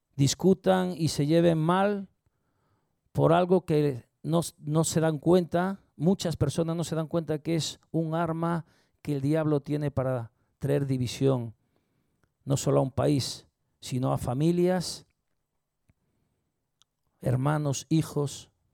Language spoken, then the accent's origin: Spanish; Spain; Yo sé que soy español y viva España.